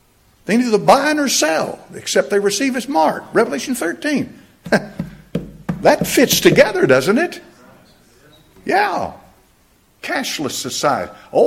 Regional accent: Knoxville, Tennessee, United States; I grew up in Knoxville, Tennessee. They didn't have these cameras at these intersections.

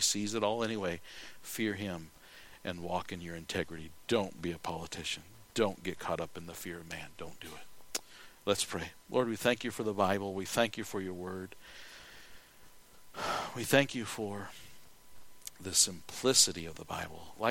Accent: South Dakota, United States; I said, hey, I'm from South Dakota.

